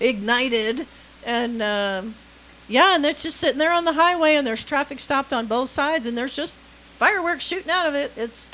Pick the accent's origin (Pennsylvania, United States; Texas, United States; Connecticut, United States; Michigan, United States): Texas, United States; Dallas; Oh, in Metroplex. Dallas. I'm from Dallas.